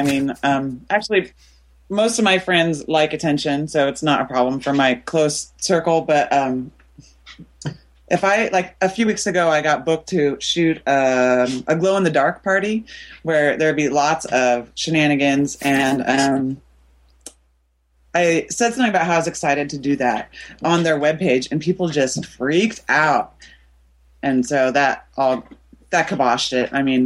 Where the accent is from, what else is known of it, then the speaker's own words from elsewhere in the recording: Portland, United States; I'm born and raised in Portland, and I'm in love with my town.